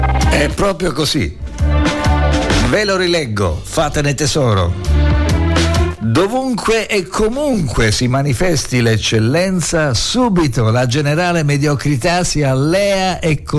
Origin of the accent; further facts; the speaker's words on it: Pizzo, Calabria, Italy; Mi ricordo quando ero bambino a Pizzo, c'è la chiesa di San Sebastiano e c'è il santo trafitto dalle frecce.